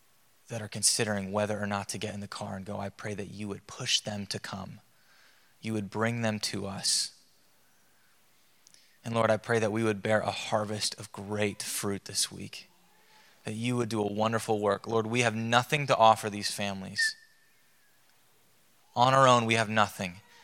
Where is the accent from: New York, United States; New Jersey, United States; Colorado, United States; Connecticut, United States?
Connecticut, United States; I grew up in Connecticut.